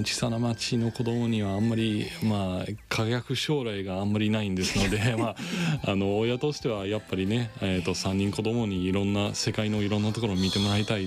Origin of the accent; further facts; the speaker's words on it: Australia; Japanese is a second language; そうですね、まあ、あの人口3000人ぐらいの町からさらに1時間ぐらい離れた牧場で育ったんですよね。